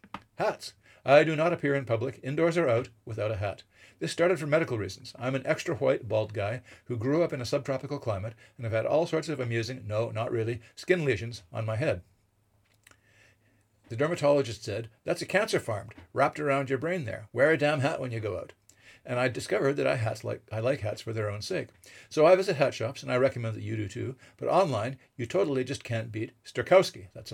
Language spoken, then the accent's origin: English; Vancouver, British Columbia, Canada; Vancouver, my hometown, has a lot of pretty great small breweries.